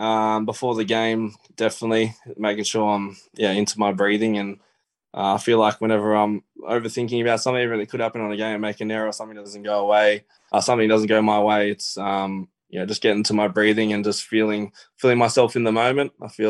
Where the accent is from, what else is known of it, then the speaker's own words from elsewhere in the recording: Menangle, New South Wales, Australia; I sort of talked about my childhood and growing up in Menangle and my dream to play the NRL.